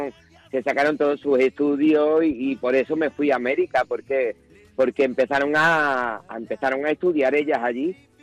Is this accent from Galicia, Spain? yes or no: no; Granada, Andalusia, Spain; somos de Granada y son muchas generaciones haciendo lo mismo.